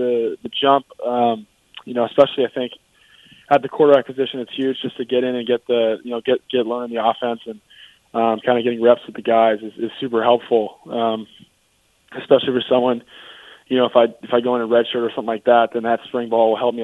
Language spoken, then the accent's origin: English; California, United States; growing up in the Bay Area, you know, everyone when he was at Cal